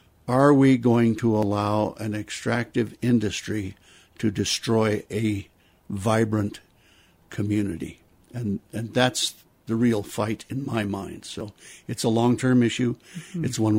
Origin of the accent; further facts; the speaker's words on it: Glenwood Springs, Colorado, United States; as a native son of Glenwood, having been born and raised in Glenwood Springs, and I'm now 71 years old